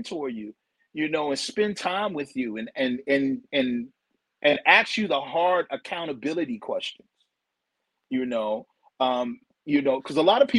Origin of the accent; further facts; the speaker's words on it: Virginia, United States; I remember I came down here to South Carolina to preach my, because I'm from Virginia, and I came down here to preach my first revival.